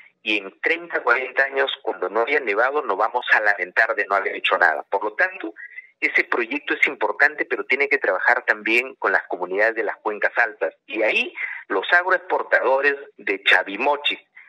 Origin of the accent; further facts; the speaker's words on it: Huandoval, Ancash, Peru; yo soy de Huandoval, de la provincia de Tayasca